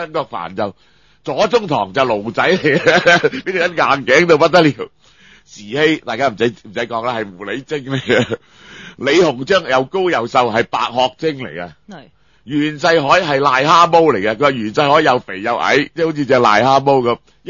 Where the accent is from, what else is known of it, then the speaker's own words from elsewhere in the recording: China; 我哋中國人咧話一個歷史嘅民族就冇求歷史真相嘅決心